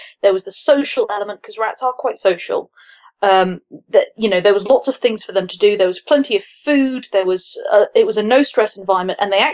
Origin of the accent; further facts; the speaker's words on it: London, United Kingdom; born there; I was born in London, but I'm not from London." Like, up until that point, you know, up until recently, I'd barely spent any time in London at all. And even now, you know, I've barely spent any time in London. I would not call it my home.